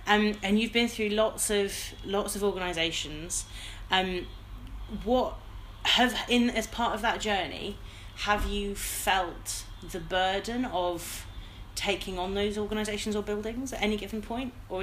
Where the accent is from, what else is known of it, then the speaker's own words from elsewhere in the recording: Wolverhampton, West Midlands, United Kingdom; I'm from Wolverhampton.